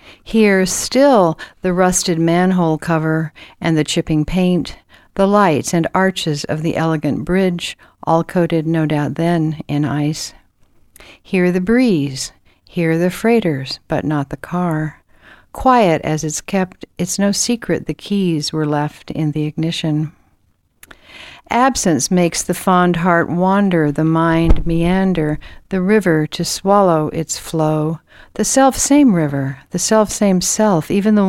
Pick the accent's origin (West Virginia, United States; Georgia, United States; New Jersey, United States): Georgia, United States; also born or lived in Massachusetts; I was a transplant as a child. We moved from Massachusetts to Georgia. So I grew up largely in the Jim Crow South, and we were in the South, as I like to say, but not of it.